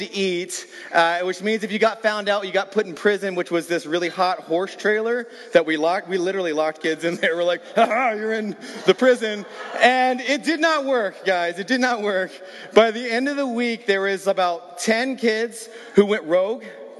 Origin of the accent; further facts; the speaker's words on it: the South, United States; I'm from the South. They say the law there.